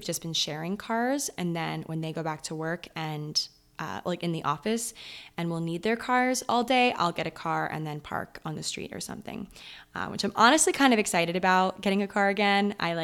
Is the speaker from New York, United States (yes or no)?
yes; New York, United States; I came from New York where, like I said, everyone is very go, go, go, very driven, you know, and it's very restaurant heavy, nightlife heavy